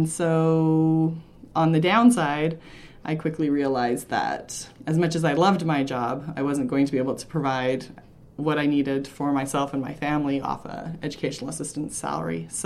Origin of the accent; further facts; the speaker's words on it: Barnwell, Alberta, Canada; I grew up in Barnwell, Alberta.